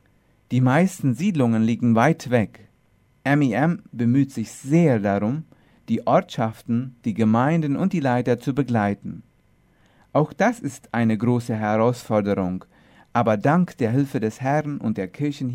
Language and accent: German; Luque, Central, Paraguay; moved away as an adult; Geboren und aufgewachsen bin ich in der Stadt Luque. Ich war dort, bis ich 18 Jahre alt war.